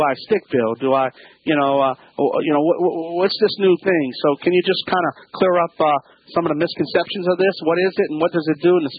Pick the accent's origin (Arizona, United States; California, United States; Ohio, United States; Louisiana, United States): Louisiana, United States; New Orleans; Okay, so you're down in the Big Easy, my hometown, right?